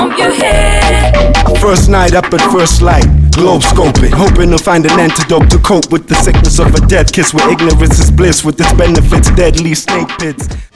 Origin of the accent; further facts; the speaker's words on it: Eastern Cape, South Africa; We're saying that earlier on, but coincidentally, we're all from the Eastern Cape.